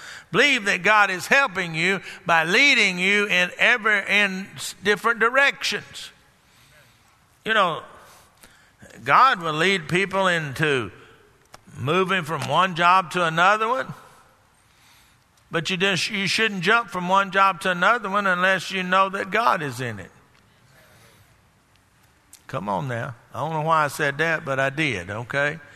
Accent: Dallas, Texas, United States; You know, I grew up down there in Dallas area

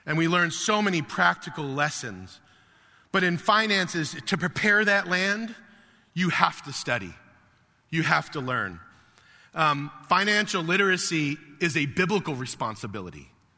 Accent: New York, United States; I'm not a farmer. I'm a New Yorker. I'm a city guy.

